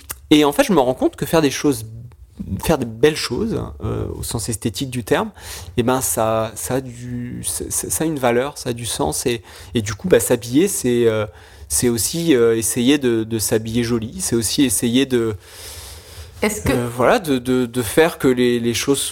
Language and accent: French; Nouvelle-Aquitaine, France; même si je suis originaire des Charentes